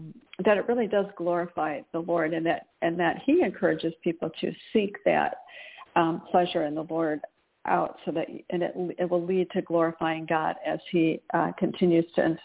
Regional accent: Michigan, United States; and I just know this because I grew up in Michigan

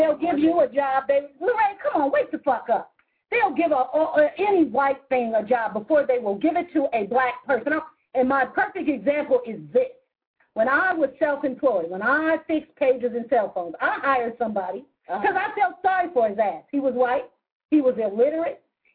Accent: California, United States; We're from California. I'm from Southern California.

